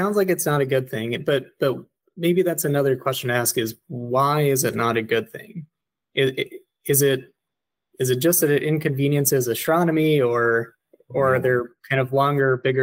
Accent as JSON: {"language": "English", "town": "Tucson", "region": "Arizona", "country": "United States", "tie": "born or raised there", "said": "growing up in Tucson had this big astronomy push. So we had, for a long time, we had sodium lamps around town"}